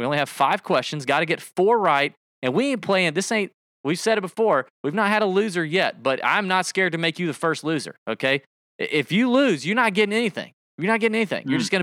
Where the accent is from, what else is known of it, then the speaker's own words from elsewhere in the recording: Georgia, United States; I'm from Georgia, so, you know, this is as good as it's going to get.